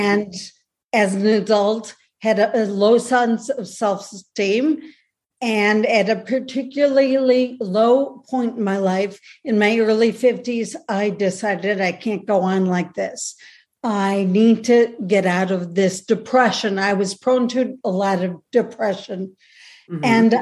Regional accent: Chicago, Illinois, United States; like I'm from Chicago.

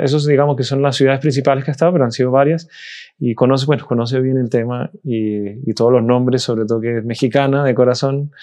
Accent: Chile; now in Colombia; yo vengo, ahora estoy viviendo en Colombia, yo soy chileno

